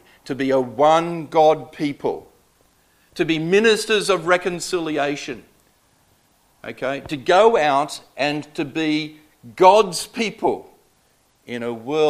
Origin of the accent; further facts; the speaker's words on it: Sydney, New South Wales, Australia; Where do you and I live? Well, I come from Sydney, sinful Sydney.